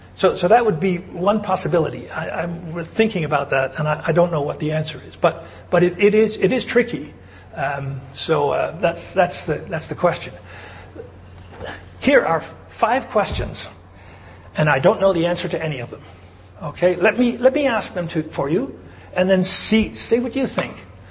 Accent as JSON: {"language": "English", "region": "Missouri", "country": "United States", "said": "and I'm from Missouri, right?"}